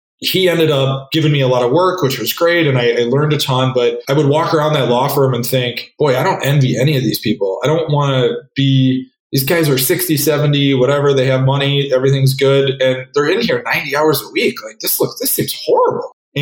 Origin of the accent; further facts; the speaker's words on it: Wisconsin, United States; You know, as we talked, I grew up in Wisconsin, went to college at Madison.